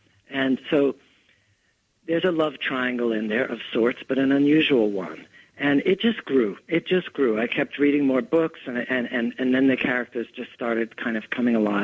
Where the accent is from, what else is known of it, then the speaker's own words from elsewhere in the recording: Los Angeles, California, United States; And I saw my father standing in the family room of our house where I grew up in Los Angeles, playing the clarinet